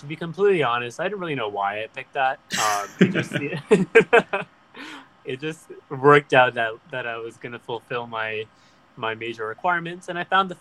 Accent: East Coast, United States; also born or lived in California; now in Brooklyn, United States; I'm here in New York City. I'm calling from Brooklyn, and I've spent my entire life in the U.S. I was born in California. I grew up on the East Coast of the U.S.

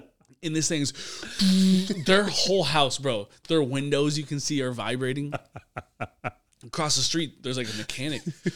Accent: Northwest, United States; Yeah, we're from the Northwest, yeah.

